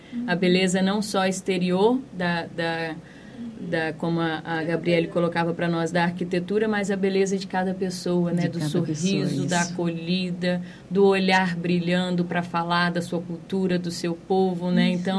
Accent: Campos dos Goytacazes, Rio de Janeiro, Brazil; Não, eu sou do estado do Rio de Janeiro.

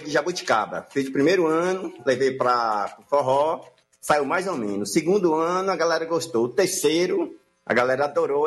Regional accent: Vale do Capão, Bahia, Brazil; E nasci aqui no Vale do Capão, né?

